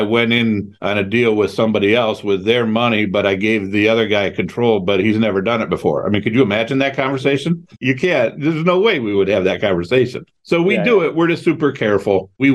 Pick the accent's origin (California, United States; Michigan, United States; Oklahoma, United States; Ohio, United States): Ohio, United States; Cleveland; So remember, we grew up in Cleveland. So there really was no third-party management in Cleveland because nobody invests in Cleveland from outside of Cleveland.